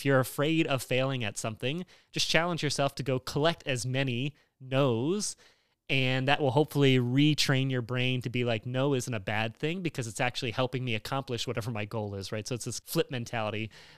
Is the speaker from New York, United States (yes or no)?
no; State College, Pennsylvania, United States; And we're leaving from State College, right? That was my hometown.